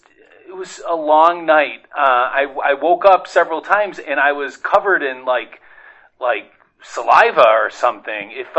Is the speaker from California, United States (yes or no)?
no; Ohio, United States; I'm from Ohio.